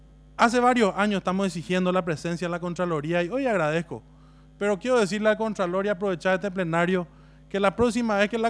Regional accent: Presidente Hayes, Paraguay; por una cuestión de dignidad de mi pueblo, del presidente Hayes y del Chaco

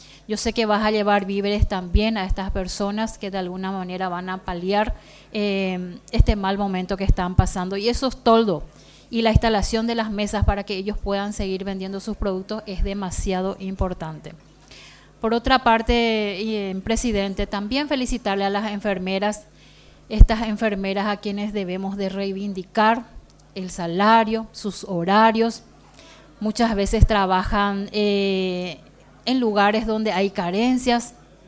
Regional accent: Paraguay; pasaron y están pasando un momento demasiado triste, ¿verdad?, que nos afecta a todos como paraguayos.

